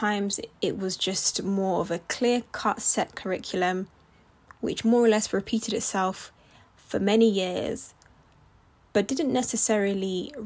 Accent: United Kingdom; I was raised in Britain, but I also have my background, my culture, my heritage, my ancestors, my family are originally back from Kenya, and that is where I'm from.

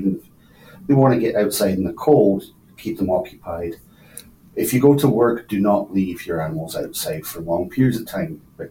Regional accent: Edinburgh, Scotland, United Kingdom; moved away as an adult; also born or lived in Edmonton, Canada; now in Canada; I'm originally from Edinburgh in Scotland, in the UK. I moved to Canada in 2006 in Edmonton

